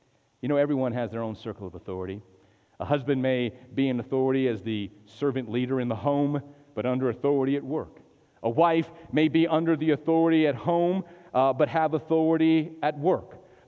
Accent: Albuquerque, New Mexico, United States; I was raised in New Mexico. I wake up every day and go to school. And I went to Manzano High School and, you know, it was at the in the northeast heights of the city of Albuquerque

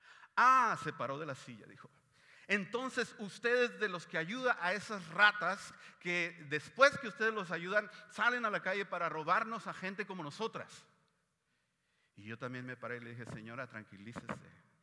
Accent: Mexico; pues yo soy mexicano, señora, soy de México.

